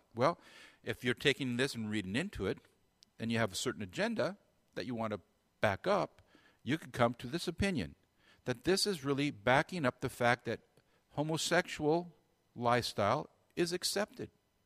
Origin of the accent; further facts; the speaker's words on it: United States; I'm an American, so I tend to see things from that perspective.